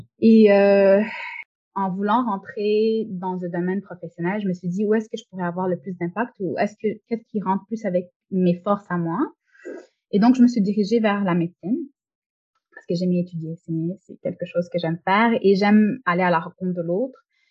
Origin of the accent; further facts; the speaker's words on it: Montreal, Quebec, Canada; Oui, donc moi je suis née, j'ai grandi ici au Québec, à Montréal plus spécifiquement.